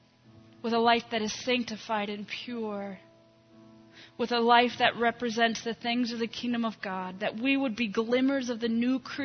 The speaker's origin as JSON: {"language": "English", "town": "Bourbonnais", "region": "Illinois", "country": "United States", "tie": "born or raised there", "said": "When I was 14 years old, my hometown, Bourbonnais, Illinois, had an event every year called the Friendship Festival."}